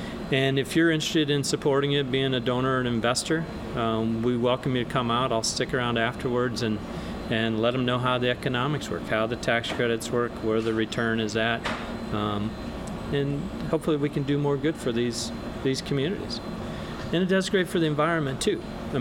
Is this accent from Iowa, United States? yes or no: yes; Iowa, United States; I'm an Iowa farm boy. I grew up in Iowa. Small town, smaller than Knoxville.